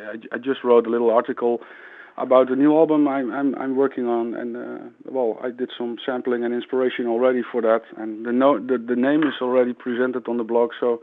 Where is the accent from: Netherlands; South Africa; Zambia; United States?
Netherlands; and that I'm obviously from the Netherlands.